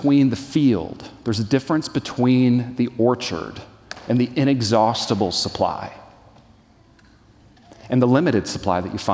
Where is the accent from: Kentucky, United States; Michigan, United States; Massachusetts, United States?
Michigan, United States; also born or lived in Madison; I grew up in West Michigan. I was born in Madison, but grew up in West Michigan.